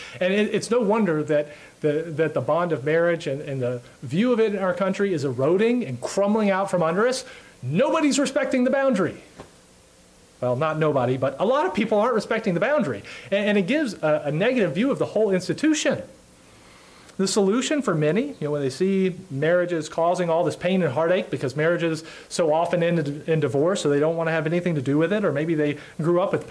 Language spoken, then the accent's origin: English; United States; I have a valid experience as an American growing up in our country. I'm 35 years old.